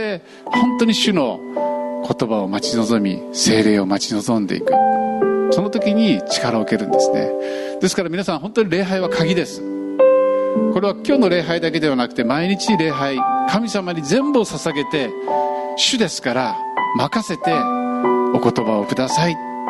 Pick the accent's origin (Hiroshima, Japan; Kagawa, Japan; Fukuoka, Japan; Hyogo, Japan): Fukuoka, Japan; Kitakyushu; で、私も北九州出身なんですよ。